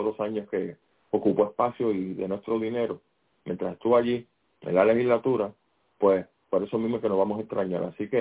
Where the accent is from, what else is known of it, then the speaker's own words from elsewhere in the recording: Puerto Rico; ese pájaro imbécil esté pisando mi tierra. Maldito sea la hora que nació en Puerto Rico